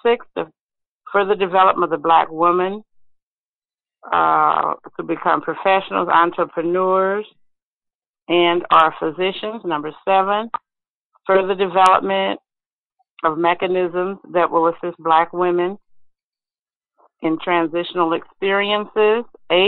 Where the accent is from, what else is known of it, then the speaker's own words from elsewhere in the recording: Kansas City, Missouri, United States; she was born February 11th, 1916, in Kansas City, Missouri, my hometown.